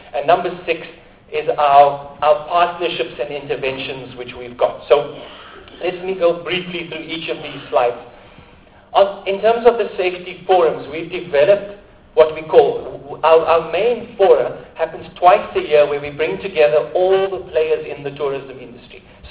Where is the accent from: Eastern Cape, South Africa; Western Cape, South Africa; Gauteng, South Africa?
Western Cape, South Africa; Hout Bay; But I come from House Bay, so it affects me directly when Ivan got stabbed.